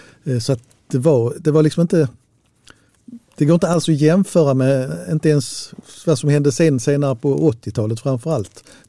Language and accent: Swedish; Malmö, Skåne, Sweden; Jag är själv uppvuxen på Videdal strax bortom Rosengård, och det var ju helt nytt då.